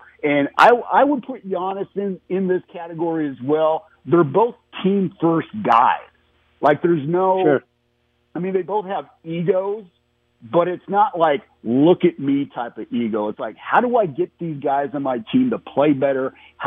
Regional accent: Portland, Oregon, United States; growing up in Portland, Oregon, we had a guy there for a while, Arvydas Sabonis, who was 7'4", mm-hmm.

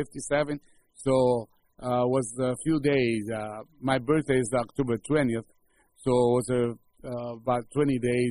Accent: Monte Cristi, Dominican Republic; when I played for the Dominican Air Force in my country, one time we went to my hometown to face a team in Monte Cristi, and we lost a doubleheader.

